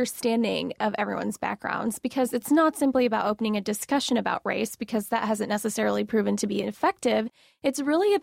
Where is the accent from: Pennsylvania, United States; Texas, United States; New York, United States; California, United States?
New York, United States; Syracuse; I'm from Syracuse, New York. That's where my family is.